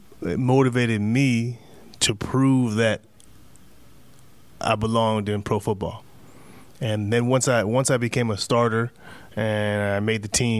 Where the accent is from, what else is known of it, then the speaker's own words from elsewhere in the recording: Canada; I'm Canadian.